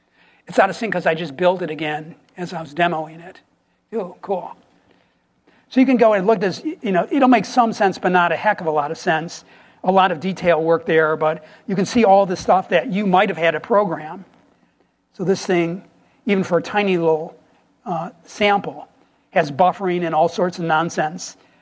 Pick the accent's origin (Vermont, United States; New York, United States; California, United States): New York, United States; Buffalo; I grew up in Buffalo, New York, and I remember in the 70s, there'd be the weather person.